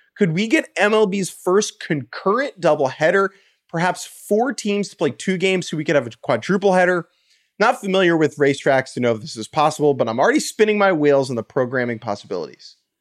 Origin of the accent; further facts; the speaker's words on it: Brazil; English is a second language; I'm from Brazil.